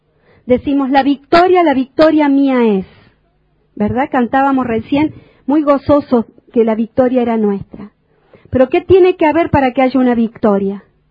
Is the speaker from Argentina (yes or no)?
yes; Argentina; yo lo tengo que reconocer, como argentina, somos muy vanagloriosos y envidiosos.